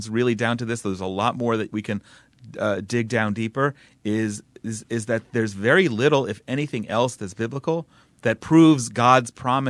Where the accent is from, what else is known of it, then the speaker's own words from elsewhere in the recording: New Jersey, United States; unlike myself growing up in New Jersey